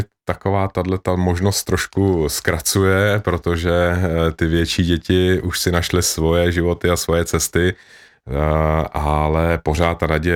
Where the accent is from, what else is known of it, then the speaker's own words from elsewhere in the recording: Moravia, Czechia; also born or lived in Žamberk; Nejsem, no i když jsem rodilý Moravák